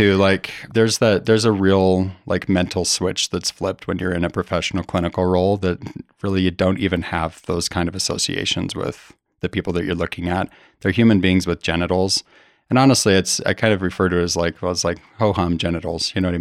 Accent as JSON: {"language": "English", "region": "Utah", "country": "United States", "tie": "born or raised there", "said": "Like, we grew up in Utah, at least us kids did."}